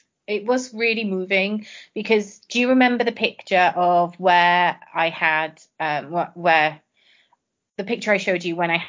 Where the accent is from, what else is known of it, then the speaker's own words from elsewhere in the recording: Swansea, Wales, United Kingdom; from Swansea in the UK